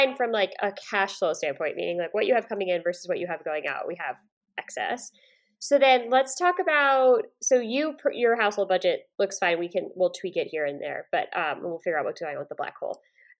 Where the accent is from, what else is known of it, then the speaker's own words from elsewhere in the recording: Woodstock, New York, United States; Oh, you are? I'm from Woodstock originally.